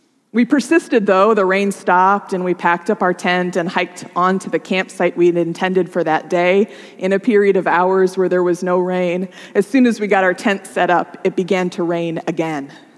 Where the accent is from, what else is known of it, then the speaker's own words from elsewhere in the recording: Nebraska, United States; now in California, United States; I grew up in Nebraska going to the Rocky Mountains, which are beautiful and dramatic, but just a little bit gentler. Our Sierras here in California require that you go up and down and up and down.